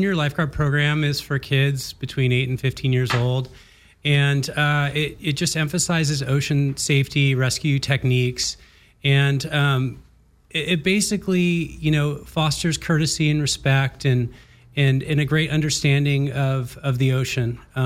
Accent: Laguna Beach, California, United States; And I grew up in Laguna Beach. I was born and raised here.

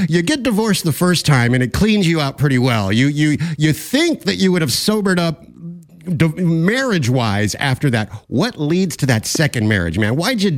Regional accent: Bronx, New York, United States; I'm from the Bronx, originally from the Bronx.

